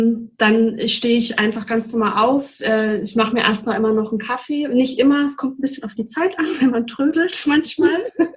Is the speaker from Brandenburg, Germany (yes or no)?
yes; Brandenburg, Germany; now in Heidelberg, Germany; ich komme ganz ursprünglich aus Brandenburg. Und bin jetzt in Heidelberg, jetzt muss ich kurz überlegen, 2010, ja, also jetzt 10 Jahre. Und habe davor 3 Jahre in Freiburg oder bei Freiburg in einem kleineren Dorf